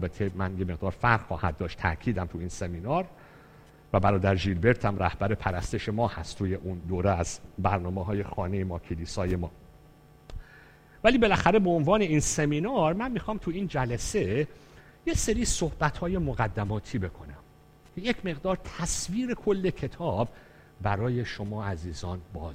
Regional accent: Iran; now in Portugal; من دو روز بعد از اینکه از هواپیما از ایران اومدم پرتغال

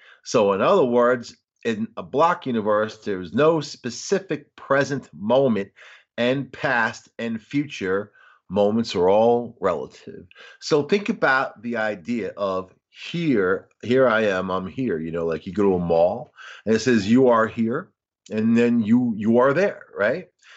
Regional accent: New York City, New York, United States; You know, me, I was a kid from New York City. I had traveled abroad and done this stuff, but I had never driven across the country.

